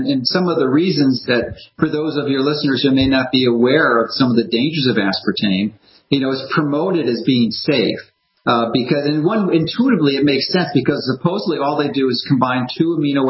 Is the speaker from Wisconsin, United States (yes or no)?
no; Chicago, Illinois, United States; and in Chicago, my hometown, next week.